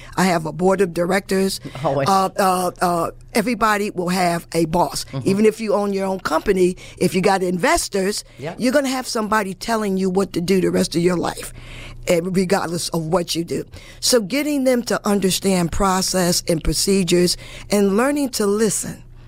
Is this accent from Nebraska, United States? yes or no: no; Hartford, Connecticut, United States; now in New Britain, United States; I'm originally from Hartford, and we could not do what we do in New Britain and Hartford. And that's just my opinion, but growing up there, I know it was not done.